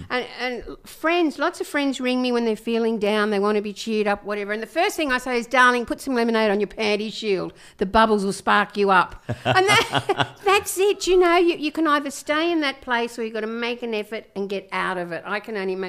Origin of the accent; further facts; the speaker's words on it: Camden, London, United Kingdom; I grew up in Camden.